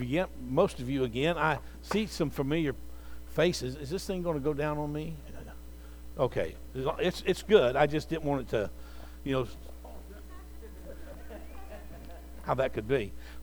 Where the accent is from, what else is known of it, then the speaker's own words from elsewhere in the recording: Covington, Kentucky, United States; born there; I was born in Covington, Kentucky, and when I was 18 months old, I developed a serious blood disease.